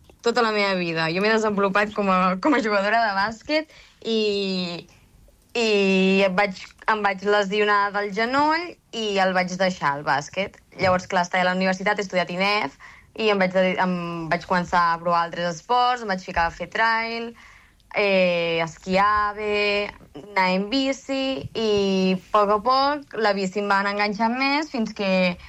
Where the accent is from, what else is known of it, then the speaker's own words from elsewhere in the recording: Solsona, Catalonia, Spain; also born or lived in Manresa; jo soc de Solsona, i m'he desenvolupat quasi tots els meus anys que he jugat a bàsquet han sigut a Manresa.